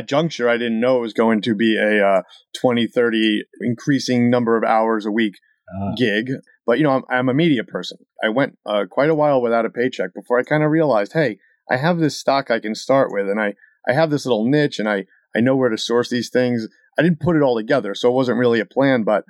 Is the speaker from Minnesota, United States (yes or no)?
no; New York, United States; But yeah, I'm from New York originally, and the accent's kind of stuck in between somewhere in I-95.